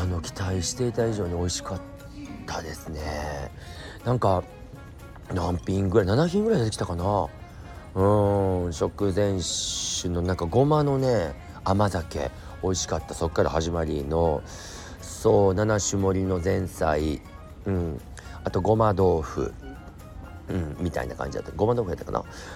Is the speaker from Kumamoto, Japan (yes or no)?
no; Osaka, Japan; now in Tokyo, Japan; やっぱ私大阪人ですし、粉もんの舌がありますんで、